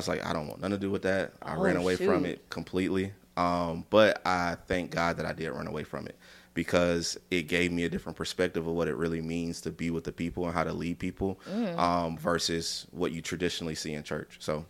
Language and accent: English; Georgia, United States; I guess I'm Georgia born and raised, so raised in Clayton County.